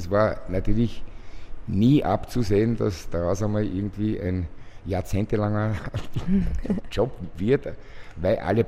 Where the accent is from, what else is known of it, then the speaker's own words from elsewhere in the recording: Diani Beach, Kwale County, Kenya; nachdem also meine Heimat da, Diani Beach in der Nähe des Äquator liegt, hat der Tag dort nur 12 Stunden.